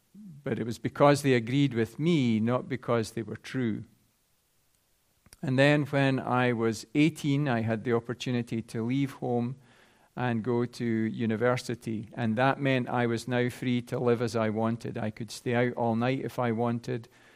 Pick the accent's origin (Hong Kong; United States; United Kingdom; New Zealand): United Kingdom; Luthrie, Scotland; I grew up in Northeast Fife. The village I'm from is called Luthry.